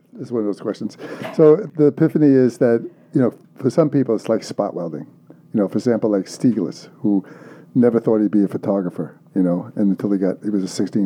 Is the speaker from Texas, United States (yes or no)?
no; Brooklyn, New York, United States; I know I came from Brooklyn, but I still we do get it.